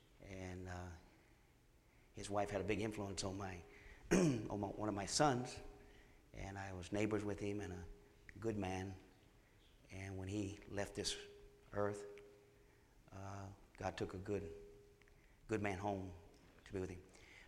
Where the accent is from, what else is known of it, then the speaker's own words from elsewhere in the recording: Virginia, United States; I tell people I'm from Roanoke, but I'm not from Roanoke. I tell them I'm between Roanoke and Blacksburg. And if you know where that's at, then I tell you where I'm really from, okay? But a little small town. The small town I'm from, 1,000.